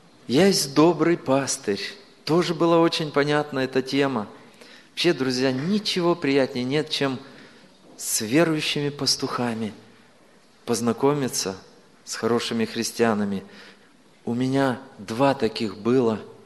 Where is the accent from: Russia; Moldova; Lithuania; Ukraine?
Moldova; Chișinău; я из Кишинева.